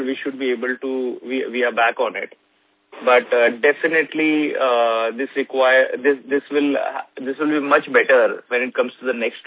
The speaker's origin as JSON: {"language": "English", "country": "India", "said": "we should be proud as Indian that what we have built over the last 15, 20 years is a premium now in a global market."}